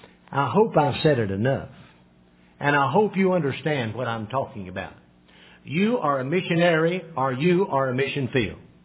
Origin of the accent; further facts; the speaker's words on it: Indiana, United States; I said, "I'm American too." They went, you know, they just realized. I said, "Where are you from?" They said, "Kentucky." I said, "Kentucky?" I said, "I'm from Indiana. My parents, all my in-laws, from Kentucky."